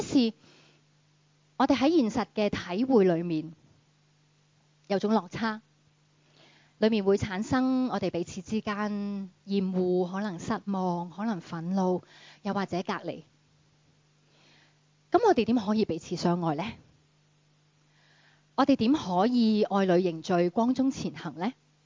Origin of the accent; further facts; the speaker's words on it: Hong Kong; 我哋香港人話重要嘅講三次嘛